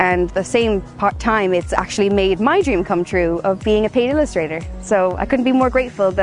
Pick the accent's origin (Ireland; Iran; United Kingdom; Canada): Ireland; Kinsale, Munster; I'm an illustrator from Kinsale.